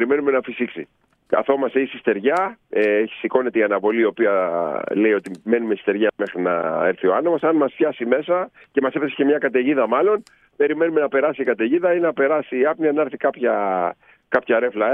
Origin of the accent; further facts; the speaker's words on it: Syros, South Aegean, Greece; Γιατί λόγω που είμαι από τη Σύρο.